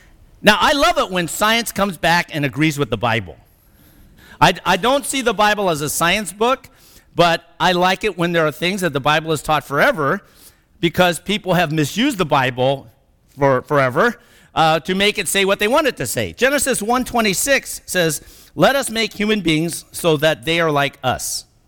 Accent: California, United States; And I'm just glad I'm from California.

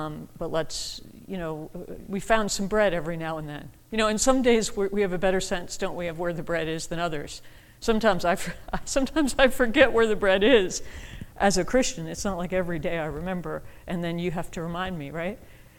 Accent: New York, United States; And I grew up on Long Island, so all my friends were either Italian, Roman Catholics, or Jewish.

